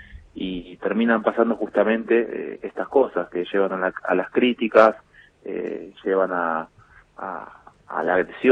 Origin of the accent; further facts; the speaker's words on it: Quilmes, Buenos Aires Province, Argentina; yo soy acá de Quilmes, viví toda la vida acá